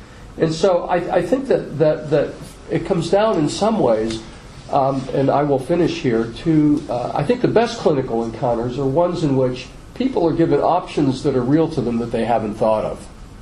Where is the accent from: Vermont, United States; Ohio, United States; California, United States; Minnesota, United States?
Vermont, United States; I'm North American, obviously, rural Vermont, two doctors in one practice